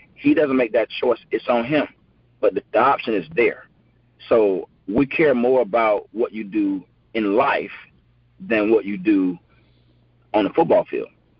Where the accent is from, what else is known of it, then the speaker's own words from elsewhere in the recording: Augusta, Georgia, United States; when I grew up in Augusta, we was talked to crazy, you know.